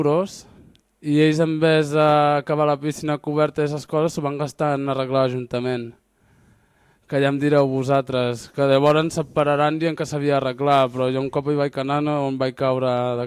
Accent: Berga, Catalonia, Spain; born there; jo he estat de Gironella, vale, jo he nascut a Berga, o sigui que soc català com qui més, saps? I a part a Saharaui, llavors jo visc a Gironella

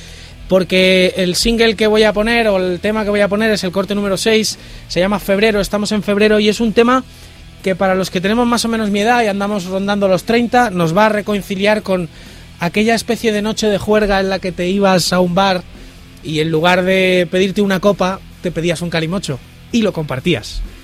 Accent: Valencia, Valencian Community, Spain; Bueno, mi pueblo es Valencia, you know, entonces Valencia

